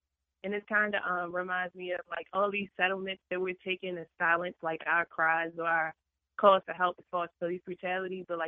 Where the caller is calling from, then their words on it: Baltimore, Maryland, United States; I'm calling from Baltimore.